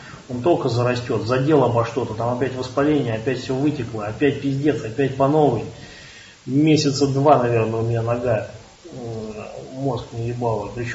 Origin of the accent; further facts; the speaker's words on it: Ryazan, Ryazan Oblast, Russia; Я вот из Рязани.